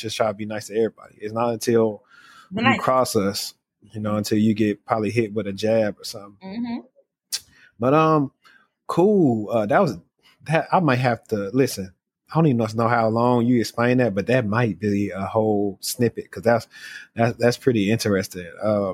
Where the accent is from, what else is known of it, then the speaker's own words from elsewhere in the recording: Shreveport, Louisiana, United States; Like I love like Detroit people. I'm from Shreveport, Louisiana.